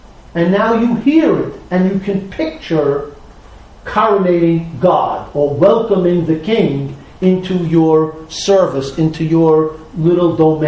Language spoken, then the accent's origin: English; Brooklyn, New York, United States; Where I grew up in Borough Park and I davened in Agudas Achim on 50th Street and 8th and 9th Avenue